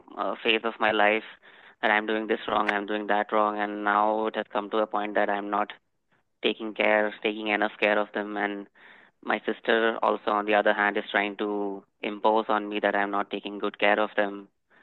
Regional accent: India; English is a second language; moved away as an adult; now in Germany; We are currently in Germany, but we are from India

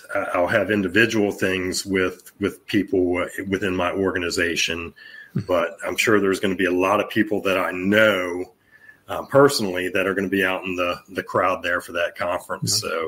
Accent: Norfolk, Virginia, United States; I have a big one right here in my hometown is September 4th, 5th, and 6th

